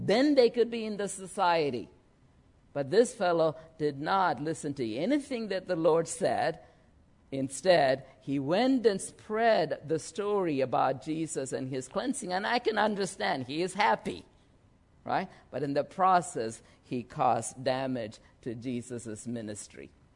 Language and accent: English; India; When I went to Philippines, I'm an Indian